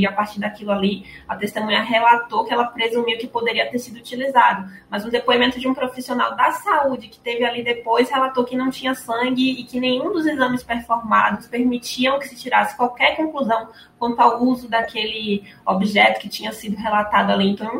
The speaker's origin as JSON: {"language": "Portuguese", "region": "Bahia", "country": "Brazil", "said": "eu sou baiana também."}